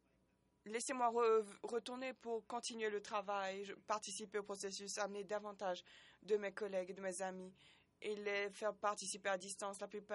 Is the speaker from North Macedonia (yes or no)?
yes; North Macedonia; je viens de Macédoine